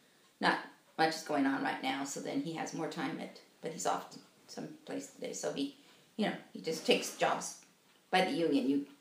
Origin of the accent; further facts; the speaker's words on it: San Rafael, California, United States; born there; I was born in Cottage Hospital in San Rafael.